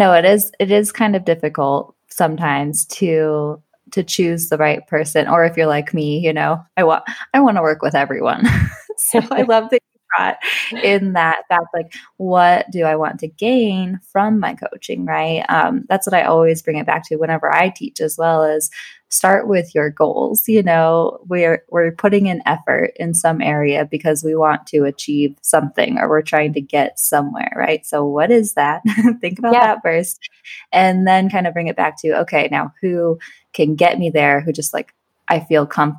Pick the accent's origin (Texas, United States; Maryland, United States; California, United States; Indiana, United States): Indiana, United States; growing up in Indiana, sports are giant